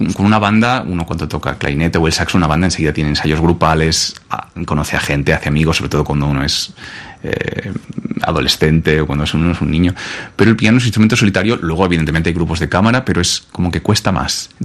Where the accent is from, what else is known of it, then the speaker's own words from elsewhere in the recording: Riba-roja de Túria, Valencian Community, Spain; todo surgió con el conservatorio de mi pueblo, de Ribarroja. Vivía al lado.